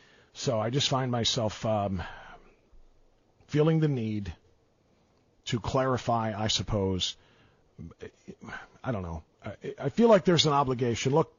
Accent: Cleveland, Ohio, United States; I want to one day be able to wear a championship shirt for my hometown city of Cleveland.

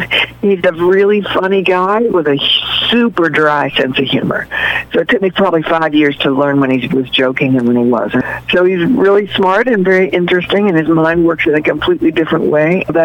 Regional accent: Cross Lanes, West Virginia, United States; everybody knew everybody in our little town, and my hometown was called Cross Lanes. It was named for the stoplight.

